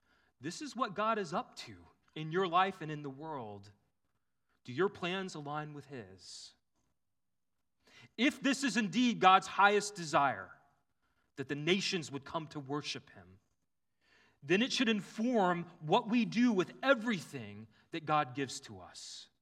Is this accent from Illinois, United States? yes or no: no; Texas, United States; As a Texan, it's sort of the difference between saying y'all and all y'all.